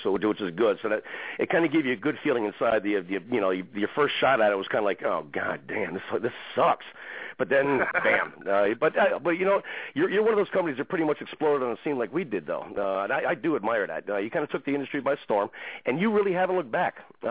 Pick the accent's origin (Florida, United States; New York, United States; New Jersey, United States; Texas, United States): New Jersey, United States; Hey, why not? We're from Jersey.